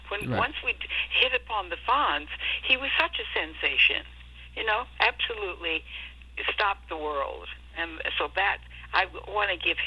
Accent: Minnesota, United States; I'm from Minnesota

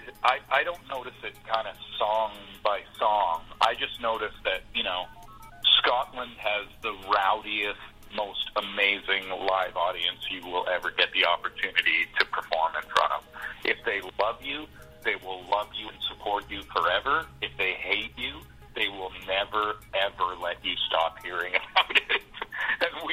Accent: Canada; oh no, I'm not American, I'm Canadian.

